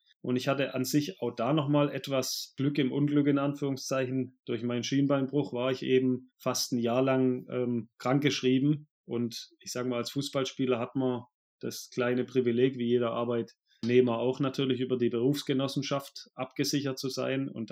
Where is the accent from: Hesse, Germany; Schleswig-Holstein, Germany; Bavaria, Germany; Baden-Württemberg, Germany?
Baden-Württemberg, Germany; Und ich komme aus dem Schwabenland, da weiß man dann auch, wie man mit weniger klarkommt.